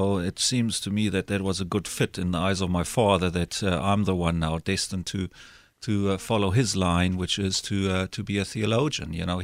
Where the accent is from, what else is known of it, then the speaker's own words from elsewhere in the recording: Dundee, KwaZulu-Natal, South Africa; born there; I was born in South Africa, in Dundee, South Africa. It at that time was called the Province of Natal.